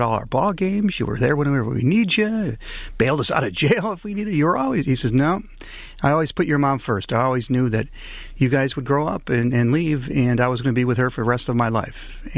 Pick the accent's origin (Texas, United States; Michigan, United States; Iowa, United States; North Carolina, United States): Michigan, United States; Detroit; My dad, I grew up on the same block on the northeast side that my mom and dad were raised on.